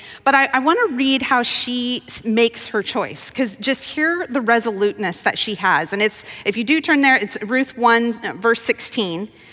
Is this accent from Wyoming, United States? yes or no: yes; Wyoming, United States; also born or lived in Colorado; I went to high school in Colorado. I grew up in Wyoming. And I chose a college in Oregon, much to my parents' chagrin.